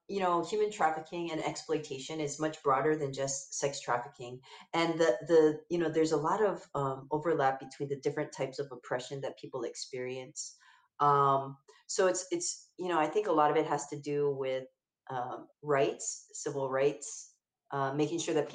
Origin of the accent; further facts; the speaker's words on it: Honolulu, Hawaii, United States; I think the influences of growing up in Hawaii is huge